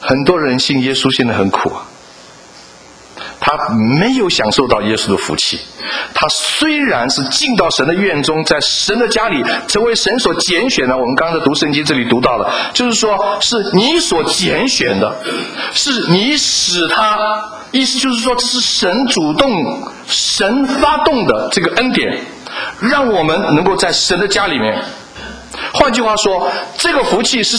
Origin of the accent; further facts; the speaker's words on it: Taiwan; 以前我们在很多人从台湾来的，我不晓得你们在中国怎么问法，我从台湾长大的，那台湾人一见面就问